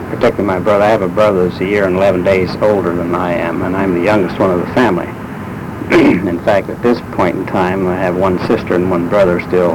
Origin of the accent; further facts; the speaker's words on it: New Market, Indiana, United States; born there; I was born near New Market in Montgomery County, Indiana.